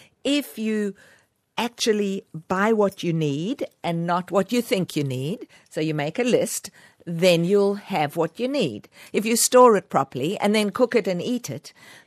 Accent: South Africa; born there; Now, you need to know from my accent, I was born in South Africa.

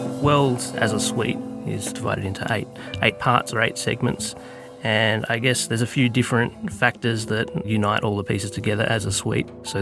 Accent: Tasmania, Australia; Hi, this is … here, guitarist and composer from Tasmania. I grew up in Australia and have studied both here and abroad in Amsterdam. I'm currently based in Hobart

